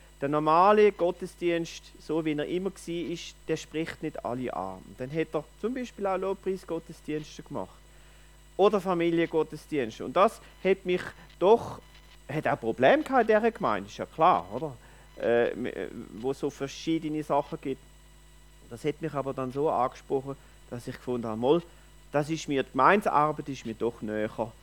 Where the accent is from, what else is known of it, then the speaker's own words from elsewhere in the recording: Bad Säckingen, Baden-Württemberg, Germany; Ich stamme aus Bad Säckingen, erinnert dem Rhein, bin gut kirchlich-christlich gross geworden in einer liberalen Stadtgemeinde, wobei meine Eltern sehr kirchlich gewesen sind.